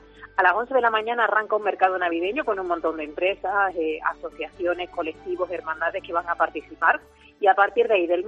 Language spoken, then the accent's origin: Spanish; La Roda de Andalucía, Andalusia, Spain; Pues te llevo a mi pueblo, querido compañero, a mi pueblo natal, a la Roda de Andalucía